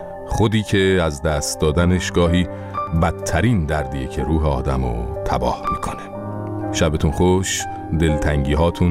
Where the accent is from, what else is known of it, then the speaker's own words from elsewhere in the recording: Iran; به عنوان یه ایرانی